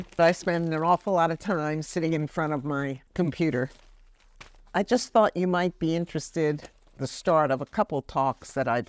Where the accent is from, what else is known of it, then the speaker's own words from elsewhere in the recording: New Jersey, United States; I grew up in northern New Jersey